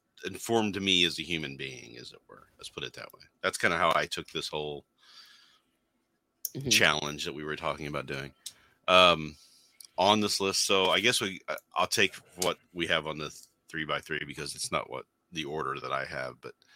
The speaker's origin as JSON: {"language": "English", "country": "Canada", "said": "Being Canadian."}